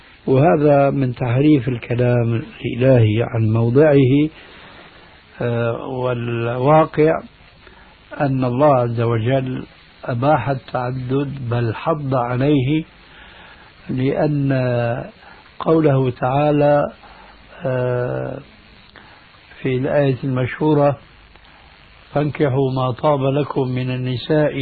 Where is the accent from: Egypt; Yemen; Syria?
Syria; لما انسحب الفرنسيون من بلادكم الجزائر أو من بلادنا سوريا أو من غيرها